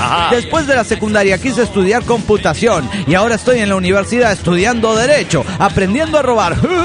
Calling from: Zapopan, Jalisco, Mexico; de Zapopan, México. Aquí estoy.

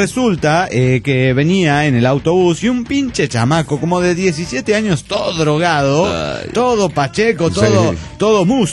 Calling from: Toluca, State of Mexico, Mexico; Aquí, reportándome desde la fría Toluca, más fría que nunca.

